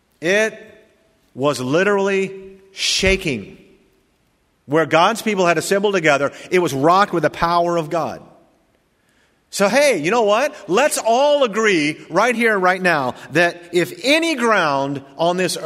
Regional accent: Virginia, United States; born there; also born or lived in Wichita Falls, Texas / Adana, Turkey / Satellite Beach, Florida / Fayetteville, North Carolina; I was born in Virginia, lived there a couple years, and then moved to Wichita Falls, Texas, back to Virginia. From Virginia, we moved to Turkey, Adana, Turkey, for 3 years, and then Satellite Beach in Cocoa and Fayetteville, North Carolina

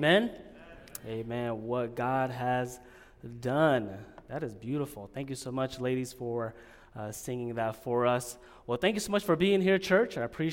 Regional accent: Long Beach, California, United States; I was born in California, raised in Long Beach, LA area, and went to First Baptist Church of Long Beach, California

